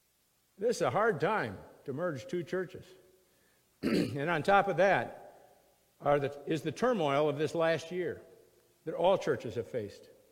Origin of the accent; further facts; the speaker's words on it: Stockholm, South Dakota, United States; born there; I'm Swedish. I was born in Stockholm, South Dakota.